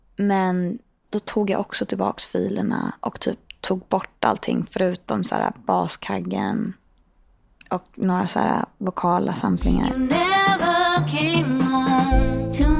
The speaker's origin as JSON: {"language": "Swedish", "town": "Ystad", "region": "Skåne", "country": "Sweden", "tie": "born there", "said": "Och det var så mysigt att han pratade skånska. Jag har ju sån hemlängtan. Och jag är född i Ystad."}